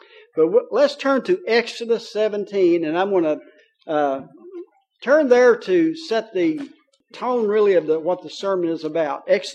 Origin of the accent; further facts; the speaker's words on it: Kentucky, United States; accent: Kentuckian; so I tell everyone that I'm bilingual as well. English is my second language. Kentuckian is my first language.